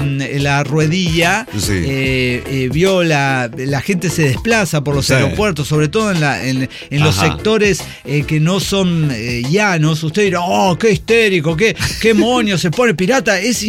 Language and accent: Spanish; Toluca, State of Mexico, Mexico; Nosotros somos de Toluca.